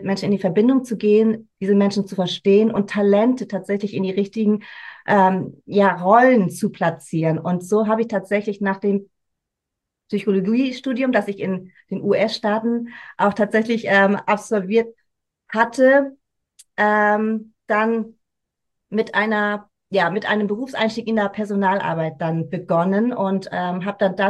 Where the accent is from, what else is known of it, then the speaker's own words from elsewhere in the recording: Hamburg, Germany; Ich bin hier groß geworden zwischen zwei Kulturen, immer wieder hin und her gerissen